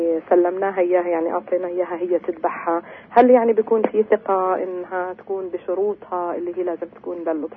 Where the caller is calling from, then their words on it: Nablus, West Bank, Palestine